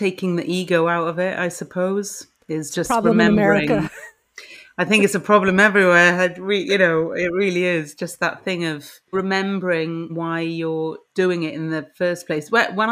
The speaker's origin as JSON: {"language": "English", "town": "Cardiff", "region": "Wales", "country": "United Kingdom", "tie": "born or raised there", "said": "And then I grew up in Cardiff."}